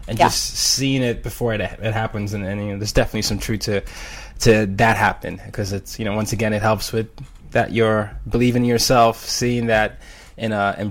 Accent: Nigeria; You know, I'm Nigerian.

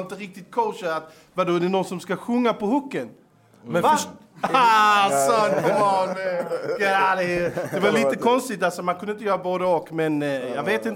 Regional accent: Denmark; Men eftersom jag var dansk så hängde jag fortfarande rätt mycket i Danmark.

